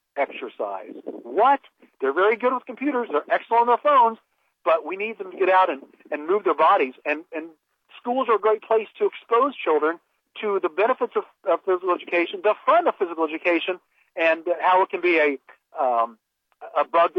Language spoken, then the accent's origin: English; Indiana, United States; We did when I was growing up in Indiana, and I'm only 54.